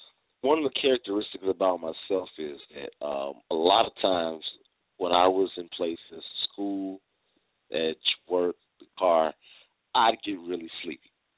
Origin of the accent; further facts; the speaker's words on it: Chicago, Illinois, United States; most of my training came formally through Chicago public schools.